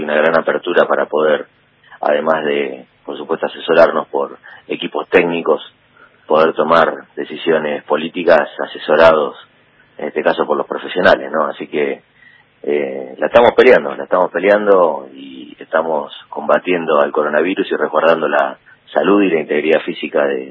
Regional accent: Florencio Varela, Buenos Aires Province, Argentina; born there; yo nací en Florencio Varela y siempre digo, no me canso de decirlo

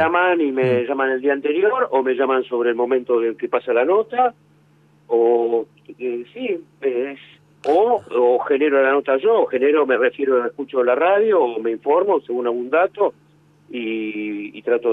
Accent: Buenos Aires, Argentina; also born or lived in Bahía Blanca; No, pero en Bahía Blanca me fui muy tan chico que vine acá a Buenos Aires y después hice mi vida allá desde...

